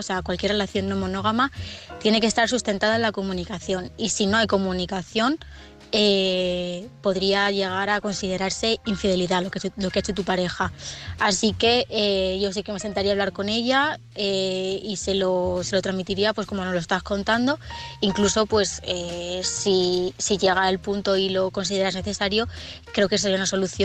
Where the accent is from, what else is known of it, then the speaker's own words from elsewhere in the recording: Aranjuez, Community of Madrid, Spain; de Aranjuez y quería contestar